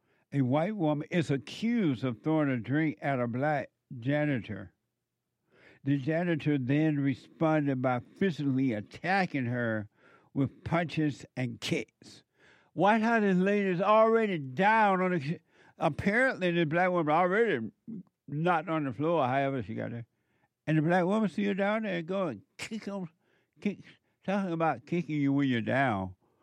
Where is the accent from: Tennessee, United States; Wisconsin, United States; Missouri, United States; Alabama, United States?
Alabama, United States; it wasn't like this when I was growing up in Alabama